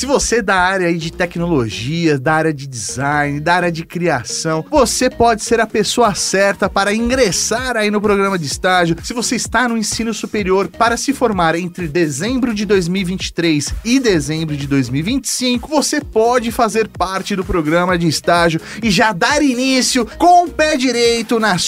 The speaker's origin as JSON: {"language": "Portuguese", "region": "São Paulo", "country": "Brazil", "said": "Pra nós, né, que somos de São Paulo"}